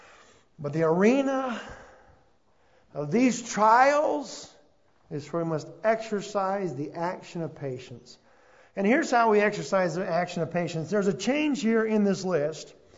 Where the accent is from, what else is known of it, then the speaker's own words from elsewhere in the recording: United States; I do belong. I am an American.